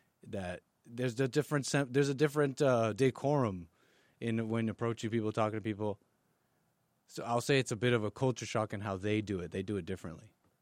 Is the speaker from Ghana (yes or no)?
no; Canada; the Indians that I was familiar with growing up in Canada